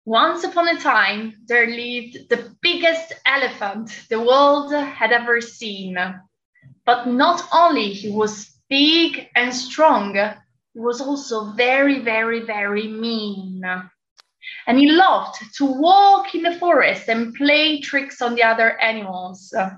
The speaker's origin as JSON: {"language": "English", "country": "Italy", "second_language": "English", "said": "I'm from Italy."}